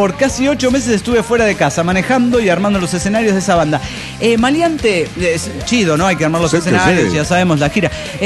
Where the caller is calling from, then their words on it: Orange, California, United States; Soy el maleante de Orange Califas.